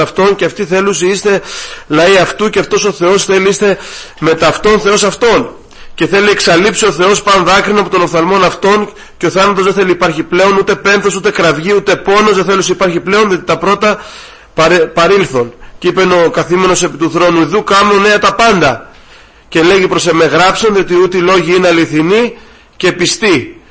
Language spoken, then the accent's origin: Greek; Mytilene, North Aegean, Greece; now in Athens, Greece; Εγώ μεγάλωσα στη Μυτιλίνη, δεν μεγάλωσα στην Αθήνα όπως είμαι τώρα